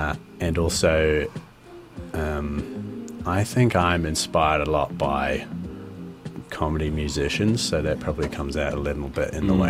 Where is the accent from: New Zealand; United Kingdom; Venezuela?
New Zealand; So I'm from Ngāti Tuwharetoa